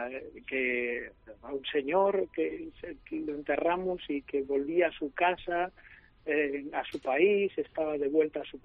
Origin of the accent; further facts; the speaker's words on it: Alicante, Valencian Community, Spain; moved away as an adult; now in Galicia, Spain; Fue cuando me vine para aquí, para tierras gallegas. Tú sabes que vengo de Alicante, soy cura. Bueno, empecé a ser sacerdote en Alicante, allí me formé. Estuve 15 años sacerdote.